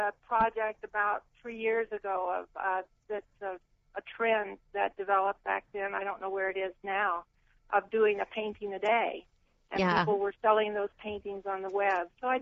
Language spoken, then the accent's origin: English; Salt Lake City, Utah, United States; I'm from Salt Lake City.